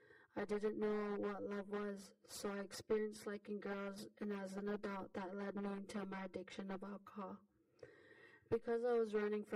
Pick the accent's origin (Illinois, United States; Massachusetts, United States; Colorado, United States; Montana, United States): Montana, United States; Muddy Cluster; I am Northern Cheyenne, and I was born at Crow Agency Hospital. I am from Langdon, Montana. I was raised in Muddy Cluster, which is a community housing on the reservation.